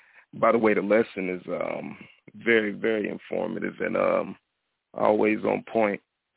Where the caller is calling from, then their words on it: Kansas City, Missouri, United States; Kansas City, GOCC body.